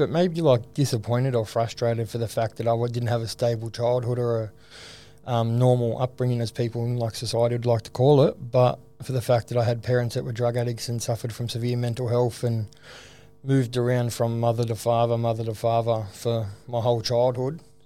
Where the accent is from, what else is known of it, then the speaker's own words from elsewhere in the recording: Bass Hill, New South Wales, Australia; also born or lived in Liverpool / Yagoona; But I was born in Liverpool, in Liverpool Hospital in 94. So from there, I lived in Bass Hill for the start of my childhood to move to Yagoona.